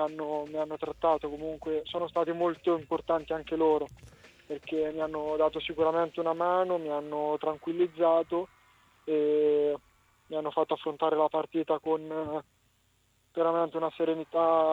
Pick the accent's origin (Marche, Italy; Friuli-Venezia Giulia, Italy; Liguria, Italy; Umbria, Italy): Marche, Italy; Ancona; siamo tutti di Ancona